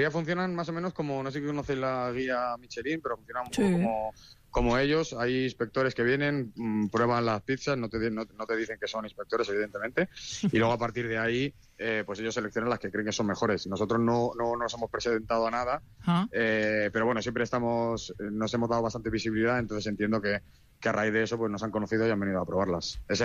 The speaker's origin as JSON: {"language": "Spanish", "town": "Madrid", "region": "Community of Madrid", "country": "Spain", "said": "Yo soy de Madrid y le digo pizza"}